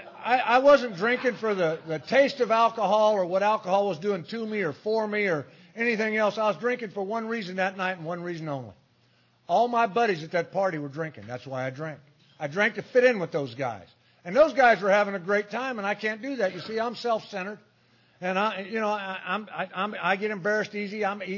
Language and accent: English; Danville, Illinois, United States; I was born in Danville, Illinois, and Dad worked on the railroad, and Mom was took care of me and my two brothers, and I just had a great childhood growing up in Danville